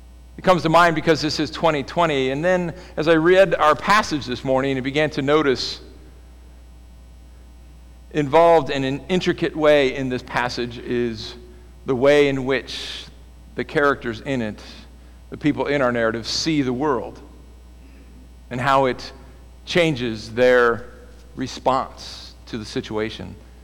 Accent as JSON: {"language": "English", "region": "California", "country": "United States", "tie": "born or raised there", "said": "I grew up in California. I grew up every year. That was New Year's Day. We'd get up, we'd watch the Rose Parade."}